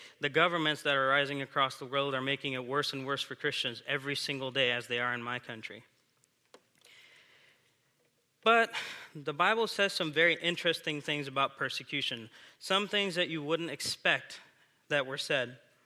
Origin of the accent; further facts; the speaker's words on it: India; moved away as an adult; now in United States; I'm from India. I was born and raised there on the mission field. I was there for 18 years before I came here to the States and continued my studies in college.